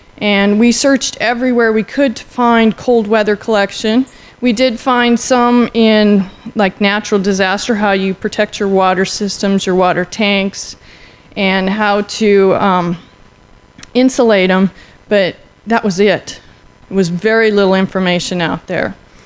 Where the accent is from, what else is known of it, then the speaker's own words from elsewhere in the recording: Arizona, United States; I've never done cold weather collection. I'm from Arizona.